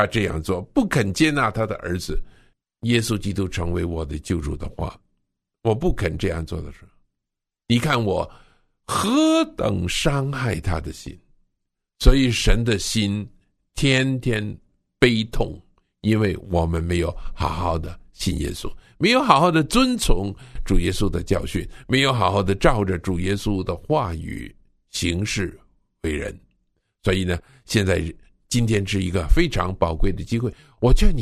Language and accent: Chinese; China